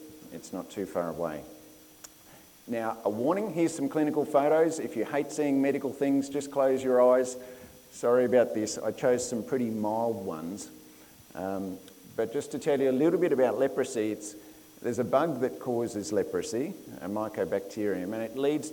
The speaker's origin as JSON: {"language": "English", "town": "Brisbane", "region": "Queensland", "country": "Australia", "tie": "born or raised there", "said": "So when I was young, growing up in Brisbane, our family had a boat, just a little run around"}